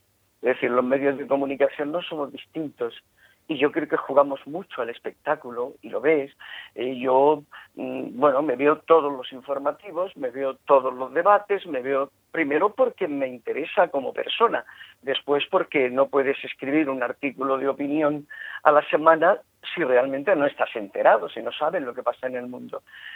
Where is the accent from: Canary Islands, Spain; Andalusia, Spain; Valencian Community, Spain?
Andalusia, Spain; Guadix; llevo escribiendo un libro mucho tiempo sobre mi pueblo, sobre Guadix.